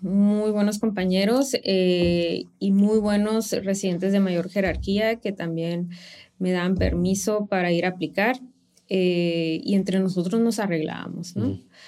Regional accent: Tijuana, Baja California, Mexico; yo hice medicina interna en Zapopan. Y llegué y no, pues, ¿de dónde eres? No, de Tijuana.

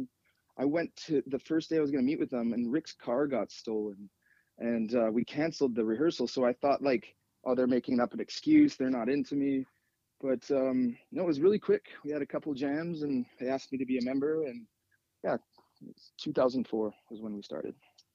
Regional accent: British Columbia, Canada; moved away as an adult; now in United States; I grew up on Vancouver Island, and then I, you know, after that I became a jazz nerd and played jazz and traveled all over.

